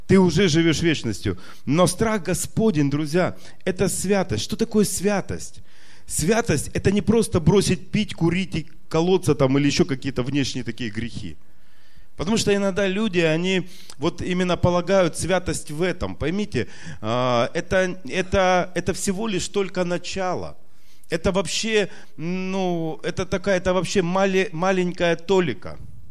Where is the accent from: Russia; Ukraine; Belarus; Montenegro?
Ukraine; Donbas; не очень я силен в украинском, потому что я вырос здесь на Донбассе